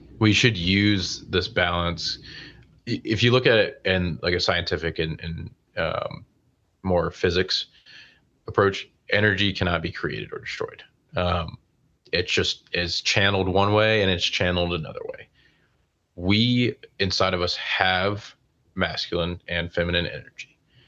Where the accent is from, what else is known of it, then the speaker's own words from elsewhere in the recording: Charlotte, North Carolina, United States; because I grew up in Charlotte.